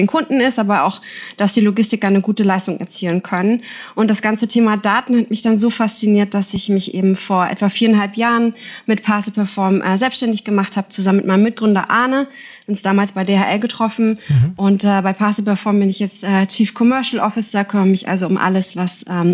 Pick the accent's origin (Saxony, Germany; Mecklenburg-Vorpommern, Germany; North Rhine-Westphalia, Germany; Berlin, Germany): Berlin, Germany; Ich bin in Berlin, zurück in meine Heimat hier gerade Corona-bedingt etwas länger als gedacht